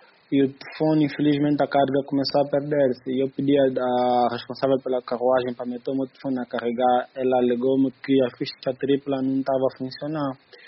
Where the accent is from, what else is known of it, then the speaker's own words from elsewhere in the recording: Angola; now in Ukraine; Eu disse que sou angolano.